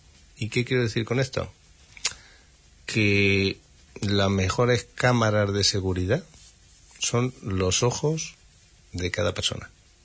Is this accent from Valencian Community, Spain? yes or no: yes; Alicante, Valencian Community, Spain; yo vengo de Alicante